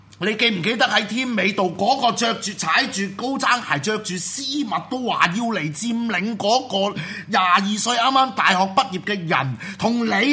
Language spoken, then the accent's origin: Cantonese; Hong Kong; 我哋香港市民，我哋香港人真系当时成代人喺度瞓街